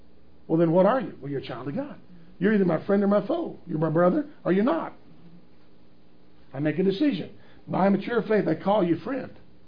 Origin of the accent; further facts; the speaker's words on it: Texas, United States; I'm from Texas. I can use weird words.